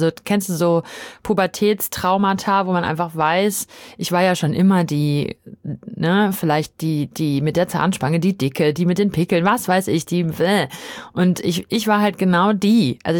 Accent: Dortmund, North Rhine-Westphalia, Germany; ich bin in Dortmund aufgewachsen

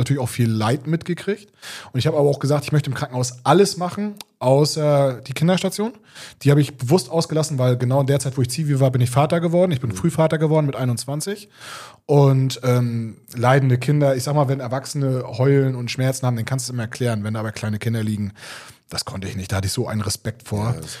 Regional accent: Schwerin, Mecklenburg-Vorpommern, Germany; ich bin quasi in der DDR groß geworden, in Schwerin, in der schönen Landeshauptstadt.

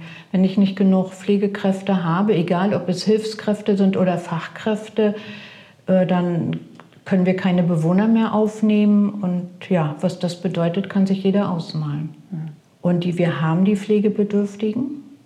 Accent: Mecklenburg-Vorpommern, Germany; Ich bin hier groß geworden in der Gegend. Ich wohne in der Nähe von Stralsund. Ich wohne hier nicht in Brunn.

